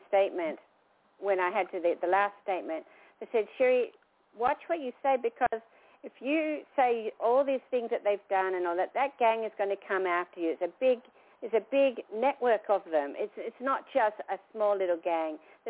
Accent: United Kingdom; because I'm originally from Britain

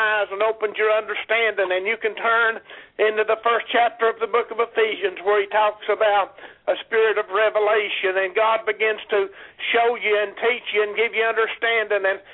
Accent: Jacksboro, Tennessee, United States; I'm from Jacksboro, Tennessee.

